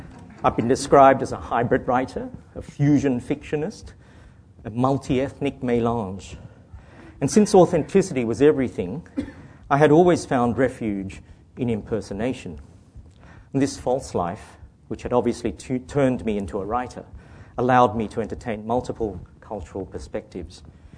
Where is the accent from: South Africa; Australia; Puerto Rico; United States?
Australia; So while I see myself as an Australian novelist with a small